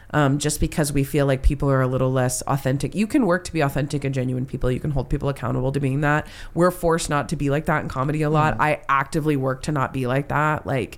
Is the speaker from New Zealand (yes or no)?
no; United States; Our job as American citizens is to question our government